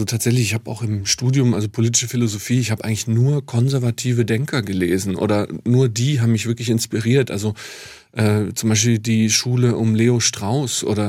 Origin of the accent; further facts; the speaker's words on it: Dresden, Saxony, Germany; born there; Ich bin in Dresden geboren.